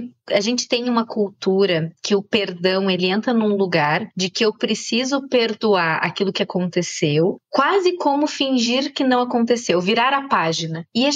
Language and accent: Portuguese; South Region, Brazil; pensando aqui que eu sou do Sul, todo churrasco de domingo de família